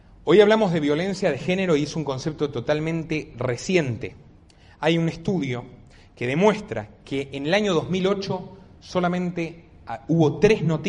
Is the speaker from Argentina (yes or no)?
yes; Bariloche, Río Negro, Argentina; en mi ciudad natal, en el sur, en Bariloche, en la Patagonia